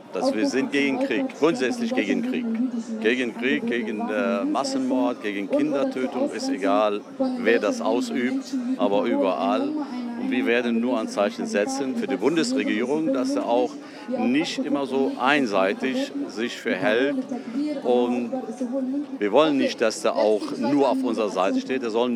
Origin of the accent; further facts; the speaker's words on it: Palestine; also born or lived in Lebanon; now in Bonn, Germany; Ich bin Palästinenser, im Libanon geboren, seit 83 hier in Deutschland. Ich bin halb Rheinländer, wenn ich das so sagen darf. Wir haben hier unser Leben mehr verbracht. Wir sind Flüchtlinge. Meine Eltern, die sind seit 48 unterwegs.